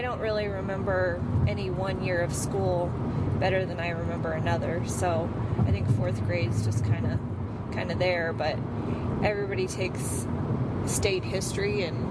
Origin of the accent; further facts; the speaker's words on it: Middletown, Connecticut, United States; also born or lived in Los Gatos, California / Portland, Oregon; I was born in Los Gatos, which is near San Jose. And we lived there until I was probably 5 or 6. And then we moved to Portland, Oregon. We lived there for a few years. Then we moved to Middletown, Connecticut.